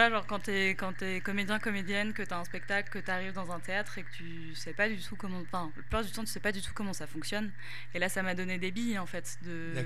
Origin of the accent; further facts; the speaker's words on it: Laval, Pays de la Loire, France; j'étais au conservatoire dans la ville où j'ai grandi. Et j'ai grandi à Laval, en Mayenne.